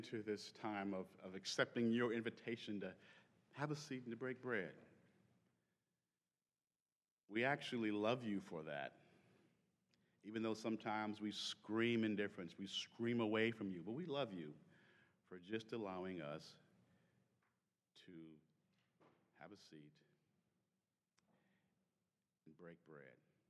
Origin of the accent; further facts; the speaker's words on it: Georgia, United States; I'm not an Alabama fan. I was from Georgia, but you know, politically.